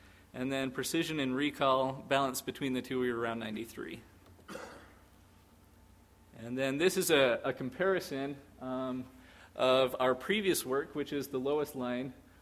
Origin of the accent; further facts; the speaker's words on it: Provo, Utah, United States; born there; I was born in the Provo Hospital, but my parents resided in Orem.